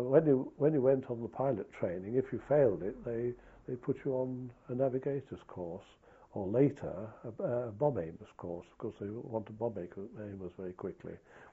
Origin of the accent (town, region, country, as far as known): Derby, East Midlands, United Kingdom; born or raised there